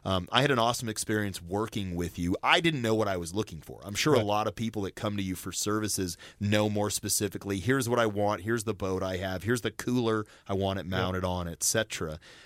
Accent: Boise, Idaho, United States; But I was born in Boise, Idaho.

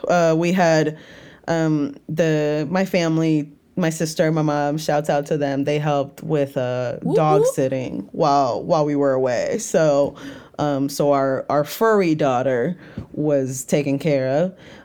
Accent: Puerto Rico; I grew up in Puerto Rico

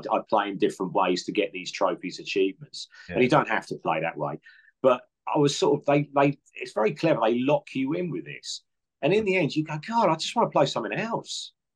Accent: Portsmouth, South East England, United Kingdom; born there; now in London, United Kingdom; living in London, I'd try to go. I follow two teams. I was born in Portsmouth

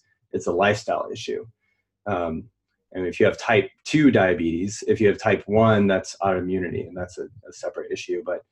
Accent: Vermont, United States; I grew up in Vermont in the northeastern part of the U.S.

